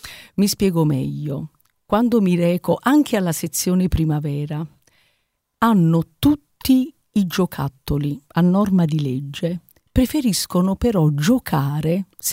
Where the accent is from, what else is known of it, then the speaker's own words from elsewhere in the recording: Salerno, Campania, Italy; Io sono salernitana.